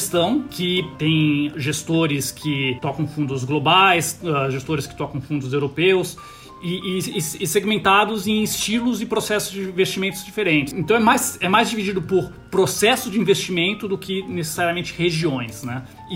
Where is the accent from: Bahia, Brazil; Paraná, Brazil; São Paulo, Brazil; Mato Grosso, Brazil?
São Paulo, Brazil; also born or lived in London, United Kingdom; Eu sou de São Paulo, né? Nasci em São Paulo. Meu pai trabalhava para uma empresa de petróleo e a gente foi morar na Inglaterra, foi morar em Londres quando eu era muito pequeno, né? E quando a gente voltou pro Brasil